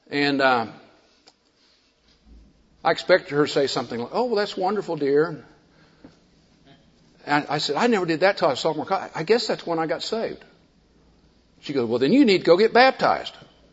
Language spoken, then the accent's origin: English; Oklahoma City, Oklahoma, United States; I'm a businessman from Oklahoma City.